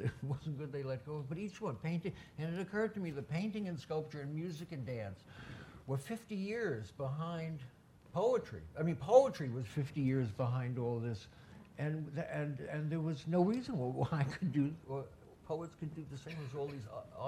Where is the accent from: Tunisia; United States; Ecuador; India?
United States; New York; born there; I was born in New York and met a bunch of artists like in 1959, 60, and 61.